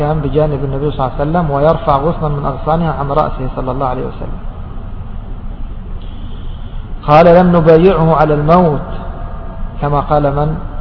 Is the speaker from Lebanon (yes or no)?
no; Egypt; فنحن مثلا كمصريين نفخر